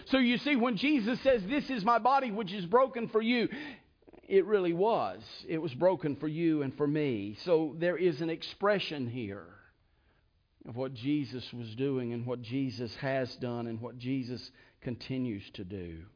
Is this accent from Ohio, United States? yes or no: no; Houston, Texas, United States; I was born and raised in Texas. I'm a true Texan.